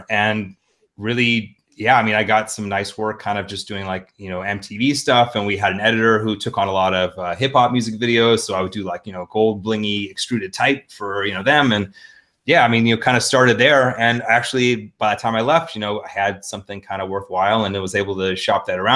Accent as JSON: {"language": "English", "town": "Cincinnati", "region": "Ohio", "country": "United States", "said": "Like, I'm from the Midwest, Cincinnati, which is where I'm now, and visiting family."}